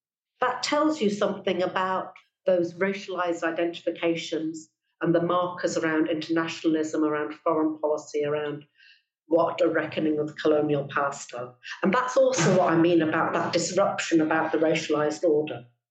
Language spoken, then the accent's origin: English; Leicester, East Midlands, United Kingdom; also born or lived in Birmingham; I live in London now, and London is very different from the rest of Britain. And I lived in the Midlands, in Birmingham, and I grew up in Leicester, and I lived in Birmingham for 20 plus years, 22 or 23 years